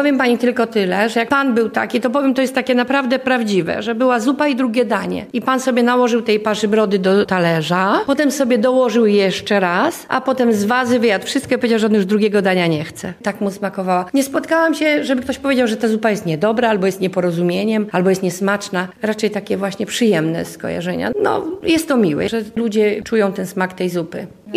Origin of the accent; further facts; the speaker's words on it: Majdan Sopocki, Lublin Voivodeship, Poland; bo ja pochodzę w ogóle z tych stron. Ja pochodzę z Majdanu Sopockiego. To jest blisko. Tutaj kuchnia mieszała się polska z rusińską kuchnią. Ja jestem półkrwi rusinką, ponieważ moi dziadkowie ze strony taty byli Rusinami, którzy zmienili wyznanie w 18 roku.